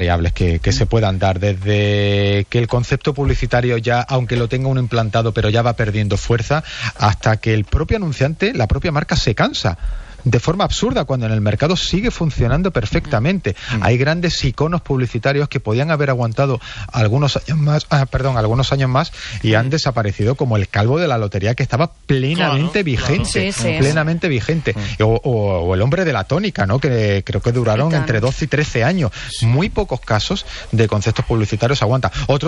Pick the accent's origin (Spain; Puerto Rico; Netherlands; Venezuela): Spain; Málaga, Andalusia; Yo que vengo de Málaga, cuando las madres nos mandaban a hacer los mandados